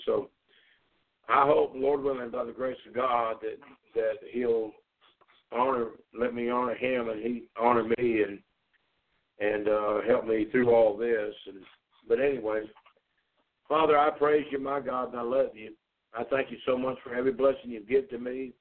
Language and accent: English; Arkansas, United States; He's my brother, man. We grew up together in Arkansas.